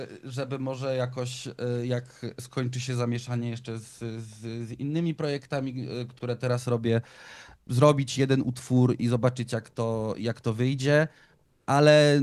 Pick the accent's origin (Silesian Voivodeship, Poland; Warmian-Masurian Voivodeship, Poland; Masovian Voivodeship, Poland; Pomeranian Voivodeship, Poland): Warmian-Masurian Voivodeship, Poland; Olsztyn; Ja bym bardzo chętnie przyjechał z … do Olsztyna, ponieważ jest to moje rodzinne miasto, w którym się urodziłem, chodziłem do szkoły